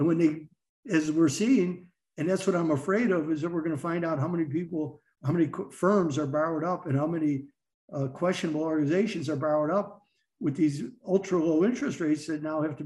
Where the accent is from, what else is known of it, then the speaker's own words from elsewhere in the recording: Chicago, Illinois, United States; I'm from Chicago, so I would have to go down to 57th and Woodlawn in order to experience it in full blown force.